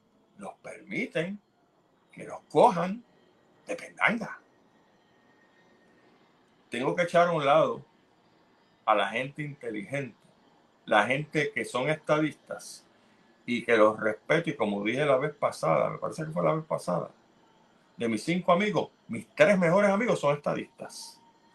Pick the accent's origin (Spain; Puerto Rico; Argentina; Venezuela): Puerto Rico; y lo digo como puertorriqueño